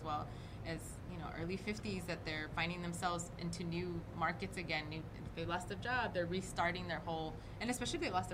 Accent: Inglewood, California, United States; growing up in Inglewood during the LA riots

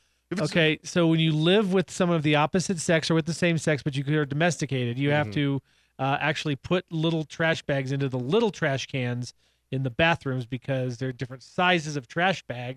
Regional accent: Boulder, Colorado, United States; You know, the part of me that grew up and was born and raised in Boulder is appalled at you right now.

